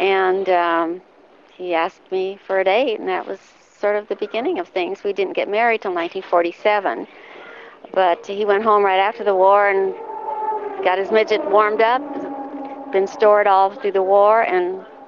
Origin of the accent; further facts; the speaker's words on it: Iowa, United States; I'm from Iowa. Still have family there.